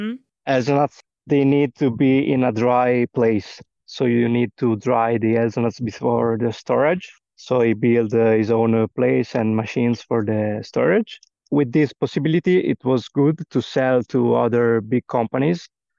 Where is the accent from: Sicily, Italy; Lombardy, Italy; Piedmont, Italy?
Piedmont, Italy; Diano d'Alba; English is a second language; So I remember about growing up in Diano d'Alba, like an immense playground immersed in the nature.